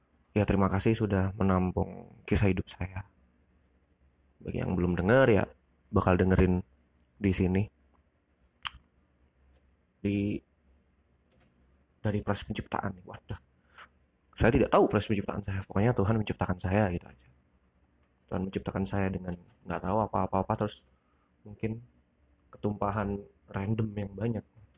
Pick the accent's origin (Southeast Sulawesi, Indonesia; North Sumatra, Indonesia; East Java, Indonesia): East Java, Indonesia; Surabaya; also born or lived in Kupang; Ya, sama keluarganya mama dari kecil di Surabaya. Dulu pas lahir numpang di ini sih, di NTT, di Kupang, Nusa Tenggara Timur. Tapi bapak saya orang Wonogiri katanya.